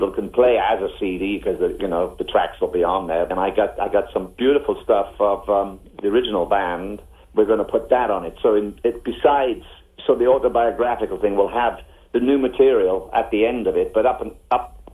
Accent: Swansea, Wales, United Kingdom; I'm originally from Swansea in Wales, and suddenly, somehow, stuff started coming out.

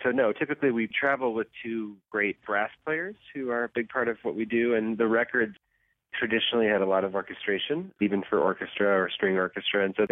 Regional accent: Cincinnati, Ohio, United States; moved away as an adult; I grew up in Cincinnati, and I moved away when I was 18 to go to college and have lived on the East Coast or in Europe ever since.

